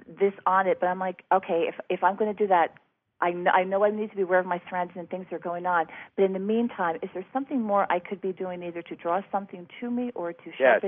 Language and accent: English; New Jersey, United States; I'm from New Jersey.